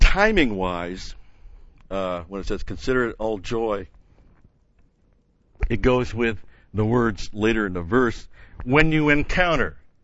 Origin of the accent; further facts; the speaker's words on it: New York, United States; And I was a Yankees fan as a kid, but growing up in New York, but that was back in the 50s